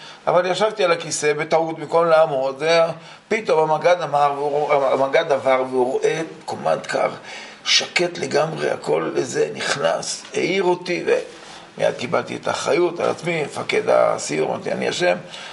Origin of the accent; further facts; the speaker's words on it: Kiryat Motzkin, Haifa District, Israel; born there; כשהייתי ילד קטן, נולדתי בקריית מוצקין, והיה לנו לול עם תרנגולות בבית